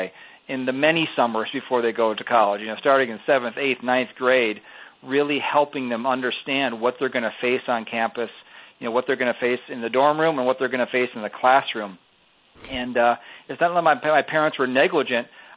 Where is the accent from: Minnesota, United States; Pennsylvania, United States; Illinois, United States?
Minnesota, United States; I grew up here in the Twin Cities and went to mostly public schools.